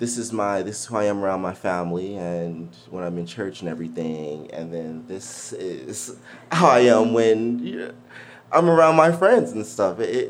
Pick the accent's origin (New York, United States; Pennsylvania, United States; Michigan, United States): Michigan, United States; Detroit; like, I'm from Detroit, so it's a pretty tough place to be from.